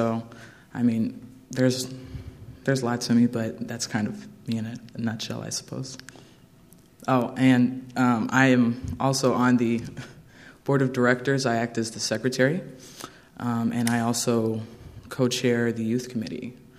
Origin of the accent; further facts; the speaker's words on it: United States; it's hard growing up in the Midwest where, you know, you do have a lot of these things that people expect you to conform to.